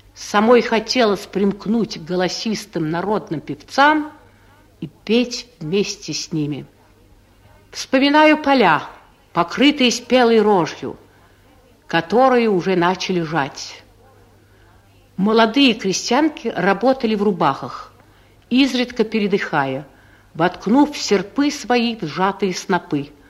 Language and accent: Russian; Tambov Oblast, Russia; also born or lived in Moscow; Я родилась в Москве. Раннее детство мое протекало в деревне, в бывшей Тамбовской губернии, где мы жили детьми. Сестра, брат и я с нашим отцом и дедушкой.